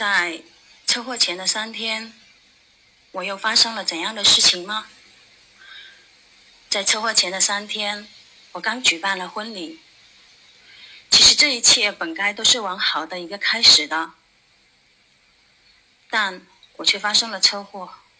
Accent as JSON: {"language": "Chinese", "town": "Beihai", "region": "Guangxi", "country": "China", "tie": "born or raised there", "said": "我来自广西北海，一座美丽的海滨海城市。从小就生活在海边的我，总是向往着更广阔的远方"}